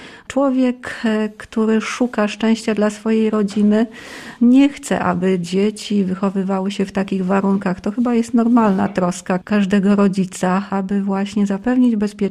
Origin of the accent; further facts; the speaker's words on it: western Poland, Poland; Ja sama pochodzę z Polski Zachodniej, z terenów tak zwanej Polski Odzyskanej, więc kiedy tu przyjechałam, dopiero zaczęłam wchodzić w historię Lubelszczyzny